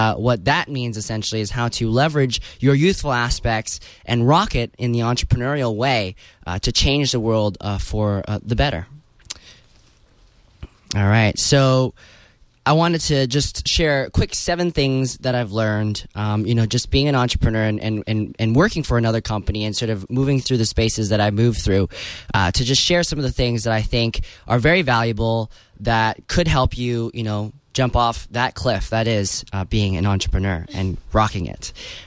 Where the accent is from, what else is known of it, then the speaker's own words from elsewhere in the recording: Vancouver, British Columbia, Canada; I'm glad to be here. Very honored as well. I hail from Canada, from Vancouver.